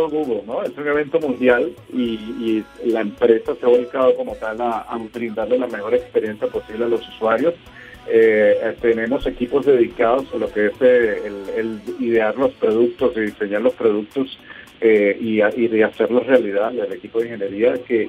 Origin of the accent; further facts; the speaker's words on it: Mexico; also born or lived in Venezuela; Yo soy mexicano, sí, soy venezolano-mexicano.